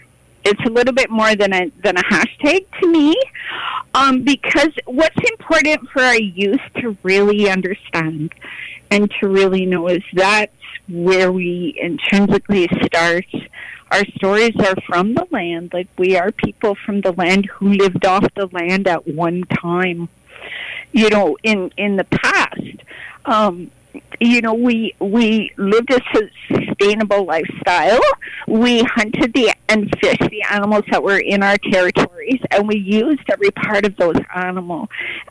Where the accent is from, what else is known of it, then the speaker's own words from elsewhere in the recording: Lake of Two Mountains, Ontario, Canada; I grew up in Ontario. I'm originally from Lake of Two Mountains, which is by the Genesitage Reserve in Ontario. So I'm from the Iroquois Confederacy. I'm Mohawk. My mom was Mohawk. My grandma was Mohawk.